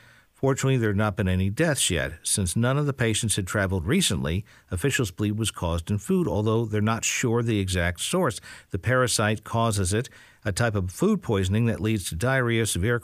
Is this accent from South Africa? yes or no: no; New York, United States; where I grew up on Long Island, we had a field behind us and we had a creek, Powell Creek.